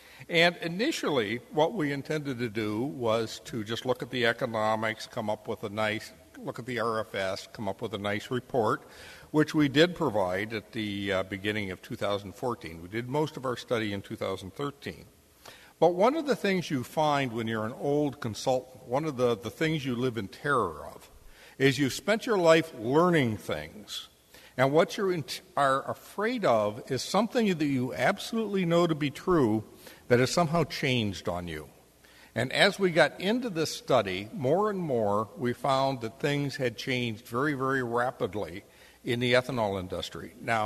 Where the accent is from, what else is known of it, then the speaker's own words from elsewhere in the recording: Cleveland, Ohio, United States; the Cuyahoga River, for one, in my hometown of Cleveland.